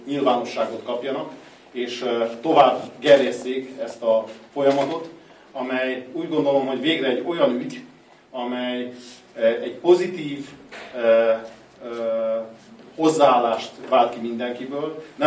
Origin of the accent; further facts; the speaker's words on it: Hungary; hiszen magyar emberek vagyunk